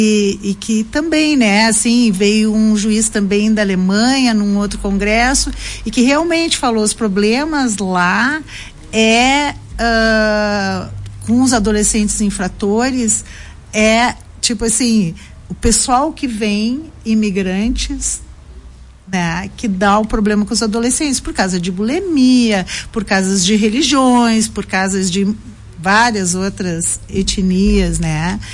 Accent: Porto Alegre, Rio Grande do Sul, Brazil; eu sou porto-alegrense, eu sei que a gente é muito bairrista

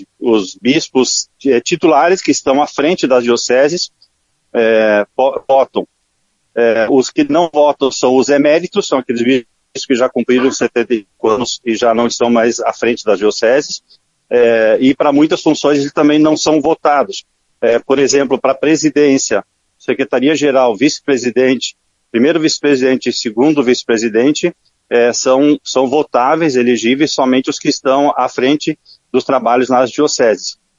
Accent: Rio Grande do Sul, Brazil; Eu sou gaúcho, sou daqui do estado.

